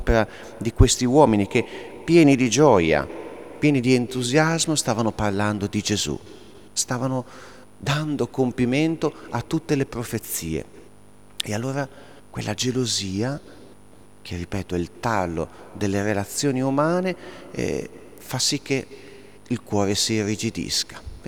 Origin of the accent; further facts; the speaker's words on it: Liguria, Italy; siamo liguri